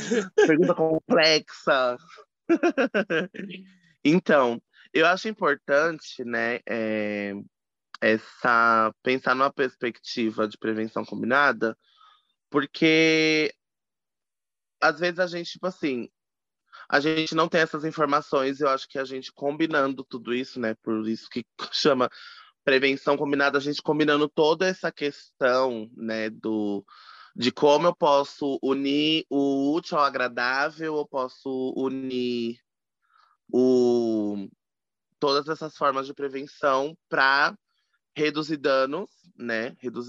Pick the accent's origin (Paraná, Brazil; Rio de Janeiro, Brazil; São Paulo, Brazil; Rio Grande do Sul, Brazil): São Paulo, Brazil; Sou uma travesti preta, 29 anos, sou aqui do Capão Redondo.